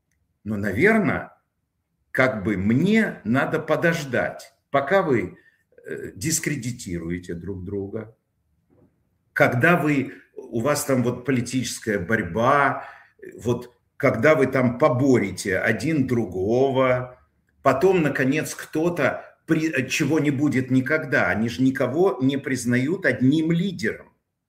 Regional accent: Ukraine; но вы меня простите, я с Украины, и поэтому меня в первую очередь интересует война.

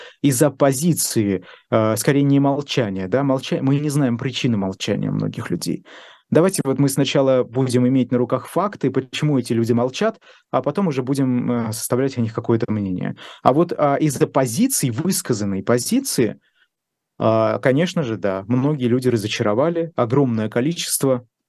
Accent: Ufa, Bashkortostan, Russia; да, что я из Уфы, из Башкирии, у меня нет прописки московской

